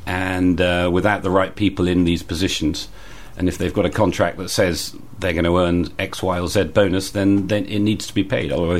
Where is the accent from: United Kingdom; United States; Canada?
United Kingdom; Bristol, South West England; also born or lived in London; born and bred in Bristol, went to school in Clifton, and lived in North Somerset as a growing as part of, you know, with my parents. Went to London, did 10 years in London in my 20s, and then came back to Bristol.